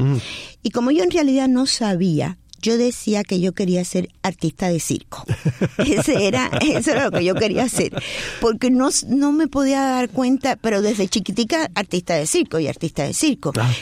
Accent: Havana, Cuba; born there; Ok, yo nací en La Habana, Cuba.

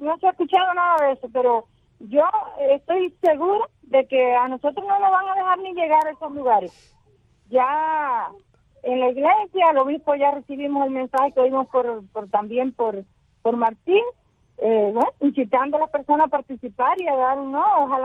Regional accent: Cuba; Yo soy un ciudadano cubano

